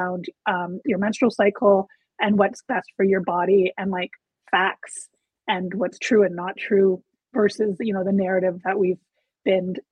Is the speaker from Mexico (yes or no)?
yes; Mexico; my mom's from Mexico. I grew up in Mexico.